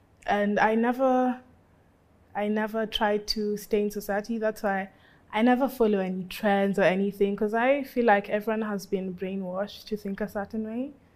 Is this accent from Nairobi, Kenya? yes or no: yes; Nairobi, Kenya; So I was born in Nairobi, grew up in Nairobi. That's my whole life revolved around that place.